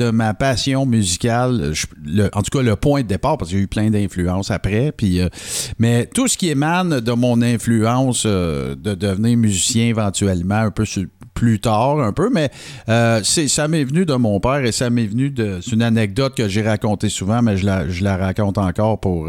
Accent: Béarn, Quebec, Canada; Moi, je viens de Béarn, on Témiscamingue.

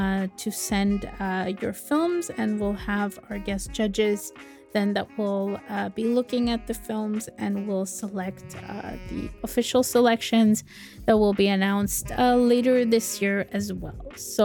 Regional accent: Canada; But what are we doing as a Canadian society here?

